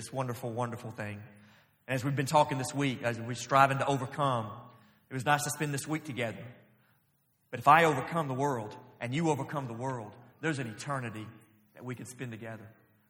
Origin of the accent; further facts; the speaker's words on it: Florence, United States; I was scheduled several months ago to preach in Florence this coming, this Sunday night. My hometown, where my mom and dad are.